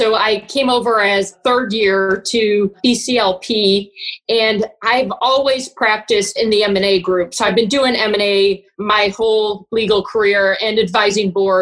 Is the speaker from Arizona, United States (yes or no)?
no; Gary, Indiana, United States; now in St. Louis, United States; So I'm originally from Gary, Indiana. I'm the child of two immigrants. So I was first generation from Gary, Indiana. My father is from Peru in South America.